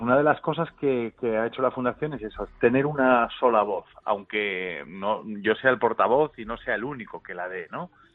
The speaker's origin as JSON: {"language": "Spanish", "town": "San Sebastián", "region": "Basque Country", "country": "Spain", "tie": "born or raised there", "said": "hoy es el día en que llego a San Sebastián."}